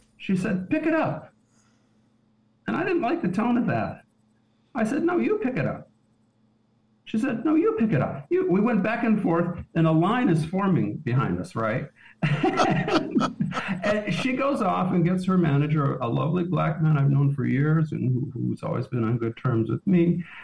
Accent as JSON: {"language": "English", "town": "Detroit", "region": "Michigan", "country": "United States", "tie": "born or raised there", "also_born_or_lived": "New York", "said": "I moved to New York from Detroit, of all places, but I grew up in suburban Detroit. But I moved there in 1982, which was still very much the 70s in New York."}